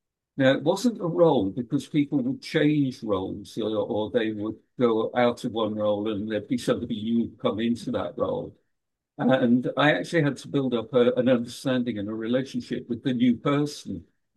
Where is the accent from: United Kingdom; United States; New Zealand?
United Kingdom; Manchester, North West England; Look, I'm from Manchester in England.